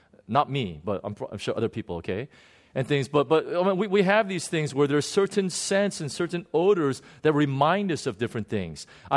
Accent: Jeju, South Korea; I was just reminded of a little boy, you know, growing up in Jeju Island, South Korea, running around the fields

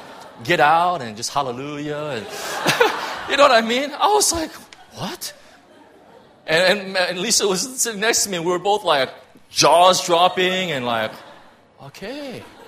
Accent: Irvine, California, United States; I'm a suburban guy, right? I grew up in Irvine, California. You can't get any more suburbs than that, right?

